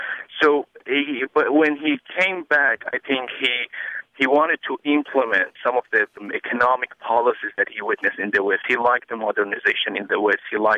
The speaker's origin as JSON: {"language": "English", "country": "Syria", "tie": "born or raised there", "also_born_or_lived": "Iran", "said": "I grew up in Syria, in both in Syria and Iran, and my uncle was close with the Assad family."}